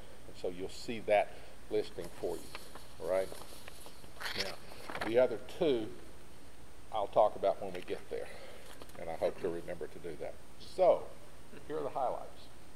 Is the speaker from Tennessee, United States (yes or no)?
yes; Tennessee, United States; I come from East Tennessee. You ever been there? You ever been up in the Smokies and looked out over some of those vistas?